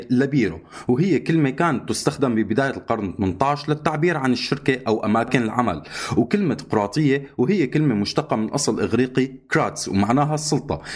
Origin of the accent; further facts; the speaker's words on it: Syria; moved away; ونحن كسوريين عانينا كتير من البيروقراطية بسوريا، وأطلعنا من سوريا ما خلصنا